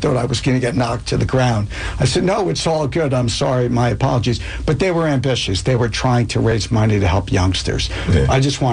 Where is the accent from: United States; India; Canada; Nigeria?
United States; Springfield; But I grew up in Springfield. I was a Chisholm Chicken. So shout out to my buddies in Springfield